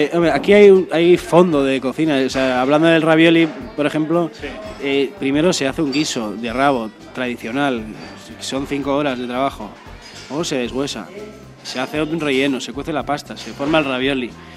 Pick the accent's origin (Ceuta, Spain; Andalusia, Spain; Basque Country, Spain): Basque Country, Spain; Oiartzun; Yo soy de Oiartzun